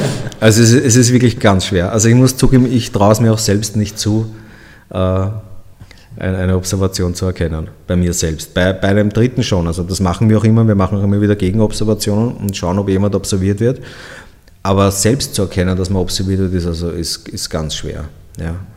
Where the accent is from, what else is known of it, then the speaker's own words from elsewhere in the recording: Austria; ist schon ein Siegel und auch wichtig bei uns in Österreich